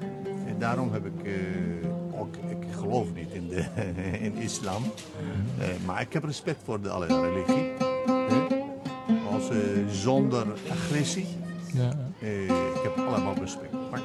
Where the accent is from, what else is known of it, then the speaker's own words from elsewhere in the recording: Italy; Dutch is a second language; ik kom uit Italië, in principe ook heb ik Italiaanse nationaliteit. Ik praat goed Italiaans en ik begrijp heel goed.